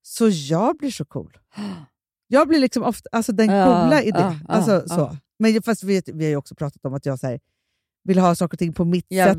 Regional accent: Stockholm, Stockholm County, Sweden; vi är uppvuxna i Stockholm. Liksom i samma era.

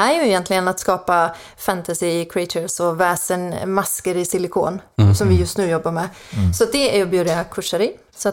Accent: Finland; accent: Finland Swedish; jag har just nu varit hemma en vecka på semester i Finland. Så att jag har fått lite tillbaka min finlandssvenska touch

